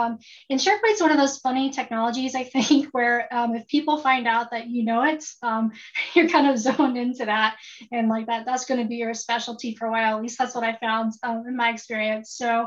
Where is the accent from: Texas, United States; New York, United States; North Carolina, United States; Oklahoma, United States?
Oklahoma, United States; Tulsa; So I'm currently based in Tulsa, Oklahoma. Actually, this is where I was born and raised, so I haven't ever left.